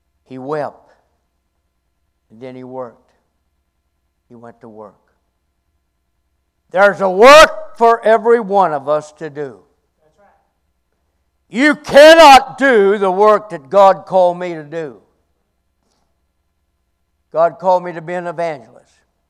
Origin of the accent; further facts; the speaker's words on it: Kentucky, United States; Now, I'm from Kentucky, and we did homebrew, but we did moonshine